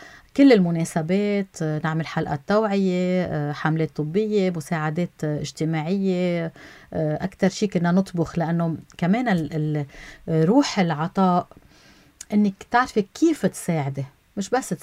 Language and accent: Arabic; Baabda, Mount Lebanon, Lebanon; حبيت جايره لضيعتي لبعبدة